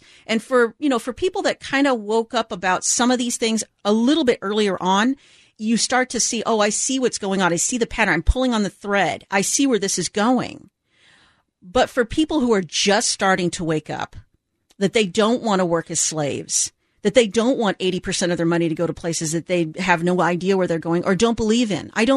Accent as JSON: {"language": "English", "country": "United States", "said": "as an American"}